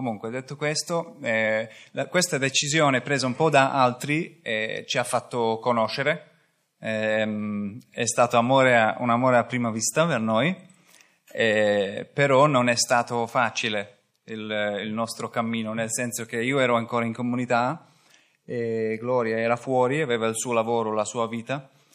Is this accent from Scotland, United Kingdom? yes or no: yes; Scotland, United Kingdom; Italian is a second language; now in Turin, Italy; veniamo da Torino, anche se io in realtà sono scozzese.